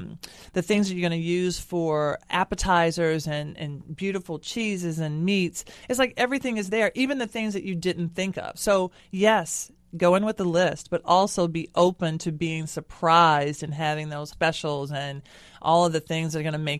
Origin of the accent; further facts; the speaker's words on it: Nashville, Tennessee, United States; is very much a love letter to my hometown of Nashville.